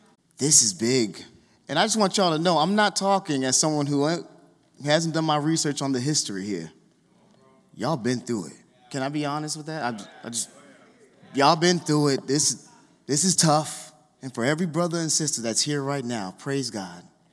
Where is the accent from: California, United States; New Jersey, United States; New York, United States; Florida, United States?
New York, United States; Hey, I'm from New York.